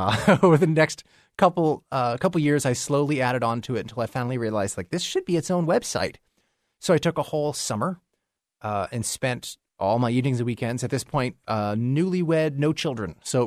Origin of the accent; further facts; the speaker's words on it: Charlottesville, Virginia, United States; I'm from Charlottesville.